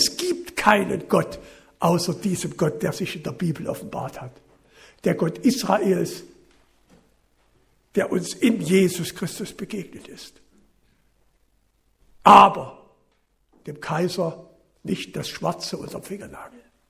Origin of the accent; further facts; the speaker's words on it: Kassel, Hesse, Germany; Ich komme ja aus Kassel, das ist die Stadt der Gebrüder Grimm.